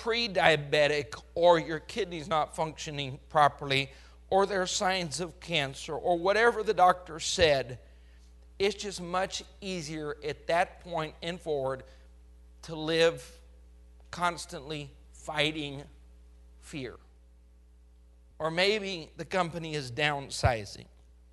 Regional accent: Colorado, United States; I was born and raised in Colorado.

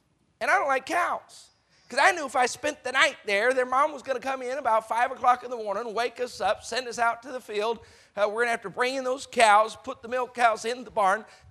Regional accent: Colorado, United States; I remember growing up in Colorado, we had some friends with a farm.

